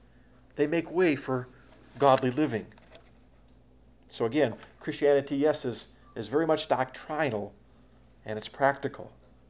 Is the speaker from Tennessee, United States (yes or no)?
no; Houghton Lake, Michigan, United States; I'll tell you, my hometown up in Houghton Lake, up in northern Michigan, is a lot like the island of Crete, actually.